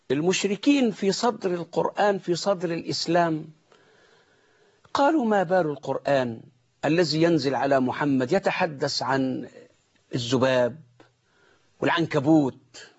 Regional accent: Egypt; المدرسة الخبيثة اللي نشأت عندنا في مصر

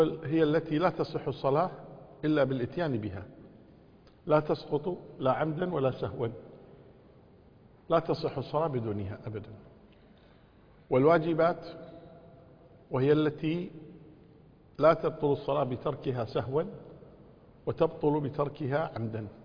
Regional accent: Kuwait; فمثلا عندنا في الكويت مثلا الجبلة جنوب غرب مثلا

